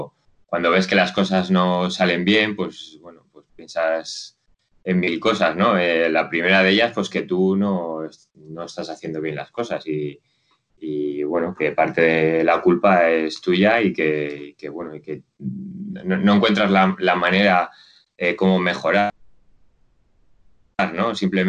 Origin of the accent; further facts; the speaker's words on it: Logroño, La Rioja, Spain; yo soy de Logroño y soy de una persona que me siento más a gusto en el que en otro lado